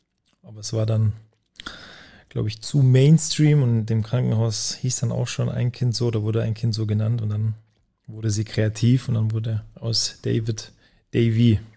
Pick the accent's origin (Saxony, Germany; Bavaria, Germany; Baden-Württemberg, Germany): Baden-Württemberg, Germany; Winterbach; accent: Swabian and Czech mix; Ich würde sagen, Mischung aus Schwäbisch und Tschechisch. Bin bei meiner Mutter aufgewachsen in Winterbach.